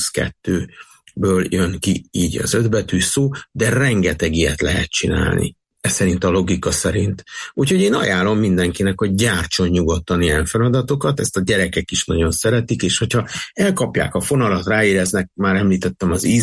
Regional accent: Miskolc, Borsod-Abaúj-Zemplén, Hungary; én pedig ugye miskolci vagyok

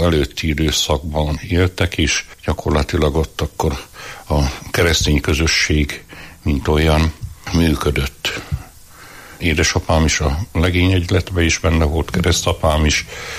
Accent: Erdőtelek, Heves, Hungary; Falusi környezetben nőttem föl, itt szomszédba Erdőtelken, ott jártam általános iskolába. Igazából véve a család mind a két ágról, tehát apai, anyai ágról is hitét élő, gyakorló család volt.

